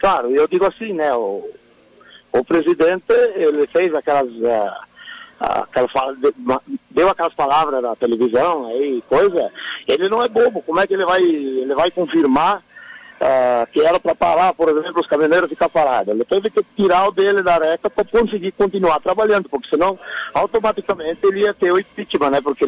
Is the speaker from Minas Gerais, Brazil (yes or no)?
no; Muitos Capões, Rio Grande do Sul, Brazil; eu sou de Muitos Capões e represento a região de Lagoa Vermelha, Ibiraiaras.